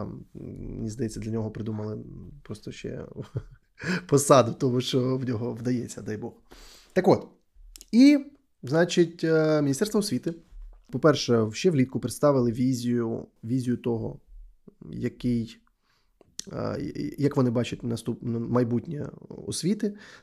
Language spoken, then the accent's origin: Ukrainian; Donetsk, Donetsk Oblast, Ukraine; в сенсі, моє рідне місто і зараз є Донецьк.